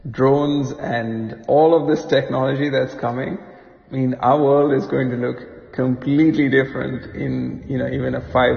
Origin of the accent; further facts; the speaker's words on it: India; I grew up in India.